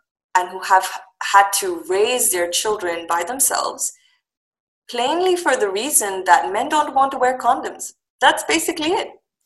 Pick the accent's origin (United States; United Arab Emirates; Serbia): United Arab Emirates; Dubai; So to start with, I was born and raised in Dubai.